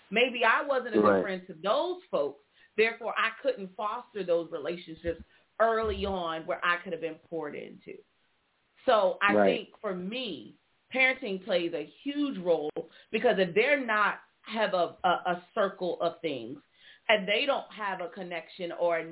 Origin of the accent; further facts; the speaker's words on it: Arlington, Virginia, United States; when I grew up in Arlington, it was, there were Black folks, but it was economically different, right?